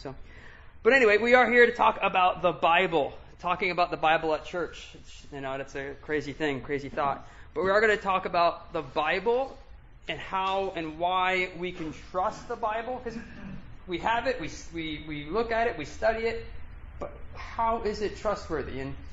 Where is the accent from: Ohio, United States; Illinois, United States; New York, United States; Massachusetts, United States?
Massachusetts, United States; born there; I was born in Massachusetts.